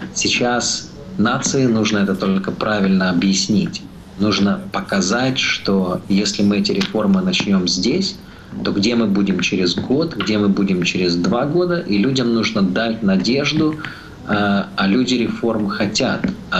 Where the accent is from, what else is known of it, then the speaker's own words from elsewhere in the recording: Lviv, Lviv Oblast, Ukraine; born there; Я родился во Львове.